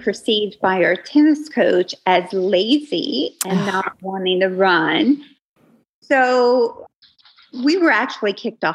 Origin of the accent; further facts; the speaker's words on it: Tampa, Florida, United States; we were growing up in Florida, Tampa, Florida.